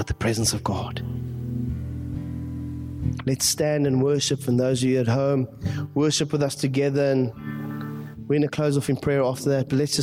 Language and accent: English; Gqeberha, Eastern Cape, South Africa; I knew her as a child when I grew up in Gqeberha.